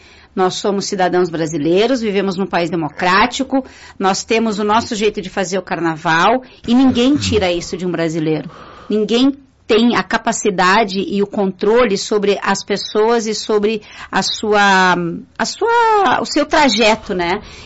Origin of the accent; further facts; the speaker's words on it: Brazil; porque a gente é brasileiro e não desistimos nunca.